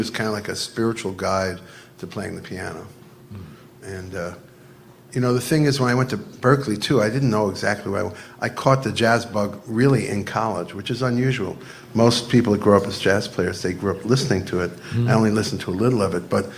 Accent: New York, United States; I grew up in Long Island.

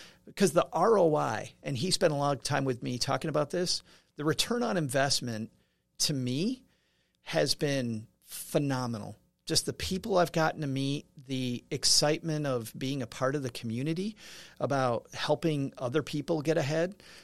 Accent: Kalamazoo, Michigan, United States; now in Texarkana, United States; And by the way, I'm from Kalamazoo.

